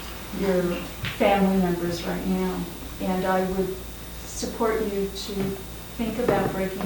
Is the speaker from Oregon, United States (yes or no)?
yes; Eugene, Oregon, United States; I'm from Eugene, Oregon, and I'm a psychotherapist there